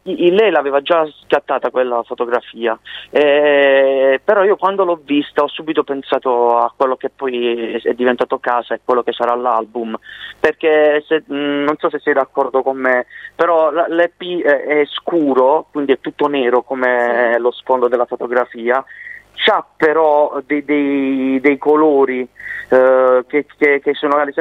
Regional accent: Cerignola, Apulia, Italy; Io sono pugliese, Canosa è un paese vicino il mio paese che è Cerignola.

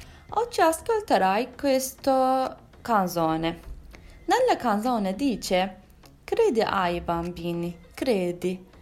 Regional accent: Izmir, İzmir, Turkey; Italian is a second language; moved away as an adult; now in Padua, Italy; vengo dalla Turchia, Zmirne, ho 23 anni. Mi sono trasferito in Italia 6 mesi fa, vivo a Padova per studiare il mio master.

